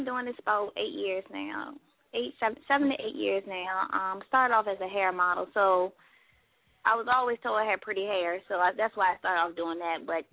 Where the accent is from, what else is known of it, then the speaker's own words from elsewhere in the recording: Richmond, Virginia, United States; I grew up in a middle-class family, so spoiled, quiet neighborhood.